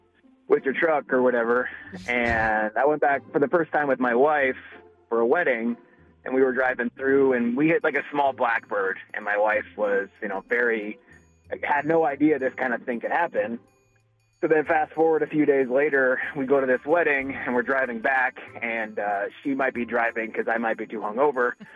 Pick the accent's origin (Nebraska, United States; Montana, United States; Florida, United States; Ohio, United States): Nebraska, United States; So I grew up in Nebraska